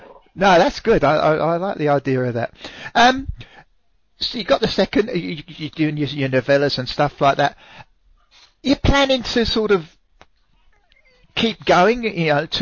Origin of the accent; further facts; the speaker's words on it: London, United Kingdom; people listening, you know, I'm from London